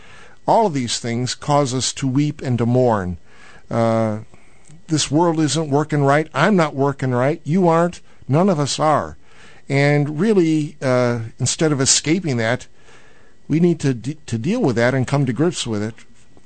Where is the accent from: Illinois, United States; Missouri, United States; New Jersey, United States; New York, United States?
Illinois, United States; Chicago; growing up in Chicago as a Cubs fan taught me the theology of the cross.